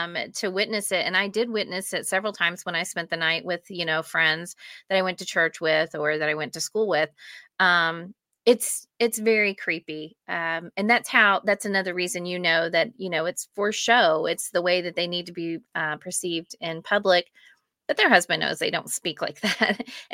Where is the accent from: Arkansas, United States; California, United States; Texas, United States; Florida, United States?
Arkansas, United States; the people I grew up with in Arkansas, we all experienced the same religious trauma.